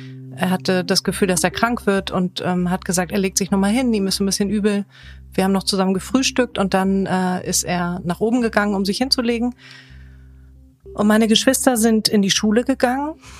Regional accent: Kiel, Schleswig-Holstein, Germany; born there; geboren bin ich in Kiel-Grunzhagen. Das sage ich immer dazu, weil es eben nicht wirklich Kiel ist, für die, die sich auskennen.

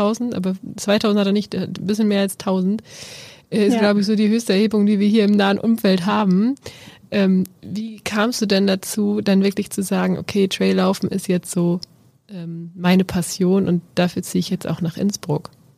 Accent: Lower Saxony, Germany; Wir kommen hier aus Niedersachsen, also ich komme aus Niedersachsen

